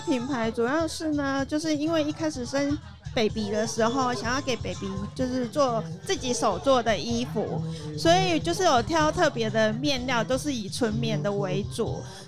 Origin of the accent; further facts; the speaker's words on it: Nantou County, Taiwan; now in Taoyuan, Taiwan; 我是南投人。